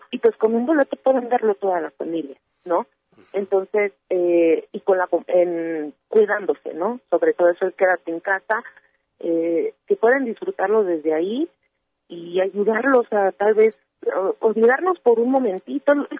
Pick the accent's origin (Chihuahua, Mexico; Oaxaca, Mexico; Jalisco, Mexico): Jalisco, Mexico; todos los artistas que están participando en el kiosco cultural de la Sala Digital somos orgullosamente jaliscienses